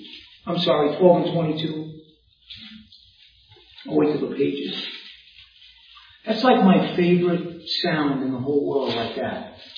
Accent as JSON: {"language": "English", "region": "New York", "country": "United States", "accent": "New York", "said": "because of my accent. Because that's why sometimes people are listening. They hear the guy in New York accent."}